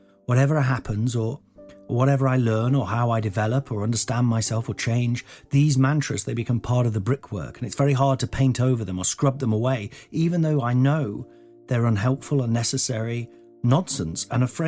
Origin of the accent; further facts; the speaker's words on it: Nottingham, East Midlands, United Kingdom; So I grew up in Nottingham, which is in the Midlands